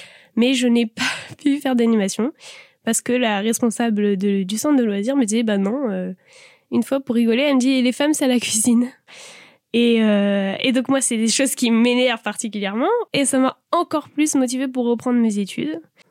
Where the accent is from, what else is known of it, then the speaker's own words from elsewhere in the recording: Saint-Brieuc, Brittany, France; Je viens de Saint-Brieuc, j'ai fait ma scolarité à Saint-Brieuc.